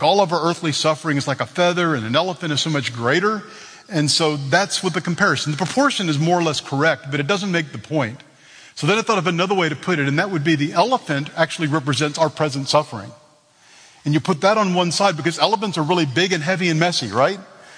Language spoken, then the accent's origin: English; Texas, United States; Well, I understand gold mining and oil production. I'm from Texas.